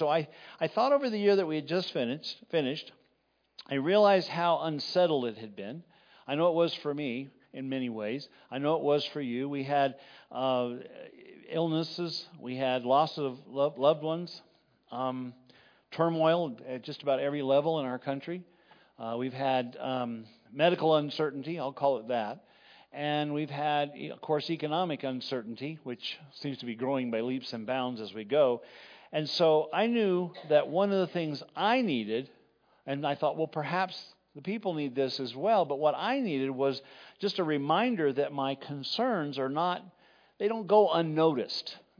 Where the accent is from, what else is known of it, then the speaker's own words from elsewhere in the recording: Texas, United States; I never hadn't even ever been to New York at that time. And so, I mean, I came from Texas.